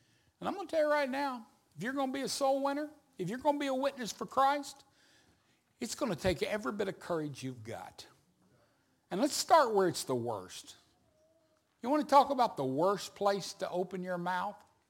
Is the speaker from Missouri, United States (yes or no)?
no; Chickasha, Oklahoma, United States; I was coming through my hometown several years ago, Chickasha, Oklahoma